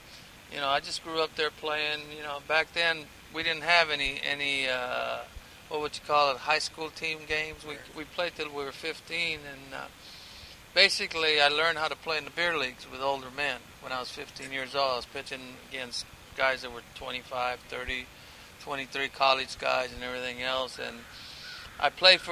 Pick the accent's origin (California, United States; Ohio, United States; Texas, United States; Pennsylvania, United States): Texas, United States; Like I said, I grew up really poor in South Texas, and I go to University of Texas, 40,000 students, and walk in there with one suitcase